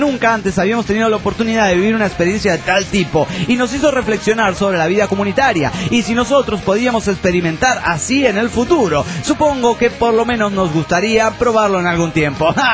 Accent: San Rafael, Mendoza, Argentina; de San Rafael Mendoza, Argentina.

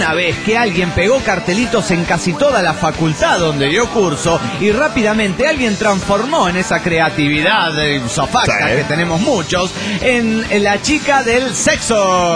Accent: Colombia; now in Argentina; de Colombia, pero estoy residiendo en Argentina.

